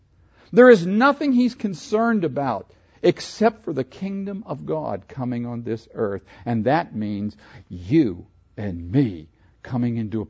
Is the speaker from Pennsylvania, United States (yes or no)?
yes; Pennsylvania, United States; I grew up in Pennsylvania. We just call them regular Joes.